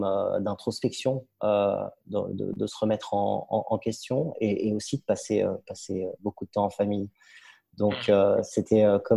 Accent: Île-de-France, France; moved away as an adult; mes parents sont arrivés en tant que réfugiés politiques en région parisienne. J'y ai grandi et puis à l'âge de 20 ans, j'ai pris mon sac à dos et je suis parti à l'aventure, à l'étranger.

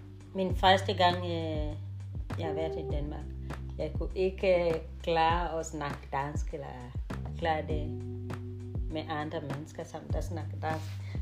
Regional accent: Nairobi, Kenya; Danish is a second language; now in Denmark; Jeg kommer fra Nairobi

